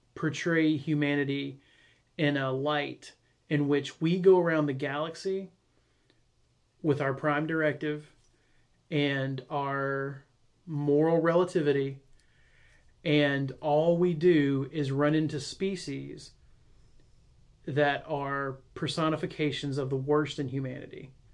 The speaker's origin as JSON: {"language": "English", "region": "the South", "country": "United States", "said": "It's trek. But I'm from the South, so I get to say track."}